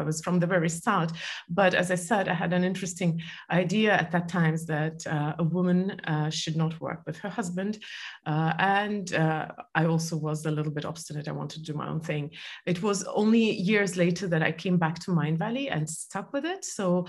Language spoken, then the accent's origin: English; Estonia; moved away as an adult; also born or lived in Soviet Union; now in United States; I am, as you said, I'm an Estonian. Just to make it very short, I was born in Soviet Union and brought up in Soviet Union, which actually explains a lot of my quirks.